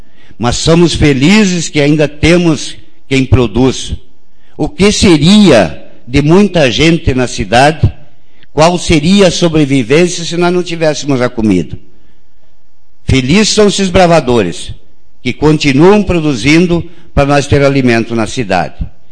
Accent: Santiago, Rio Grande do Sul, Brazil; born there; eu tenho minha propriedade na minha querência, onde eu nasci, em Santiago.

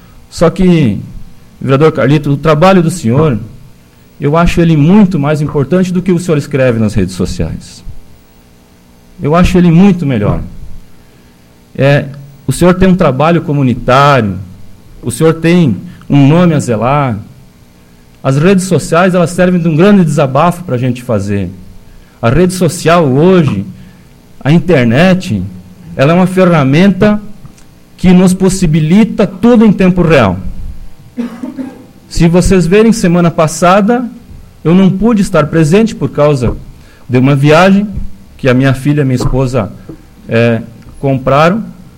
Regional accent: Rincão Despraiado, Brazil; a gente se criou junto ali no Rincão Despraiado.

